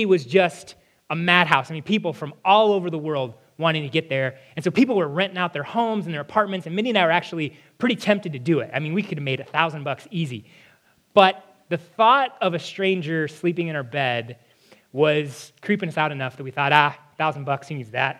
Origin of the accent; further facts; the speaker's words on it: Nebraska, United States; So I grew up in Nebraska. I am from Nebraska. I grew up watching the Cornhuskers in the 80s and 90s.